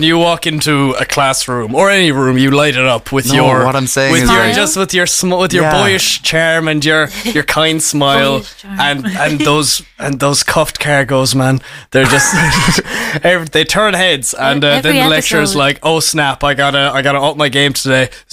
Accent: Glanmire, Munster, Ireland; Growing up in Glanmire, I'd say there is a few wars around the place, all right.

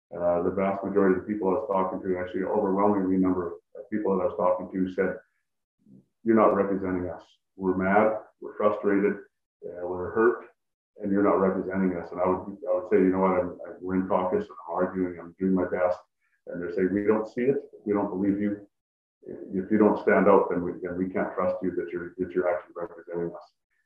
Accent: Alberta, Canada; Born and raised in Alberta.

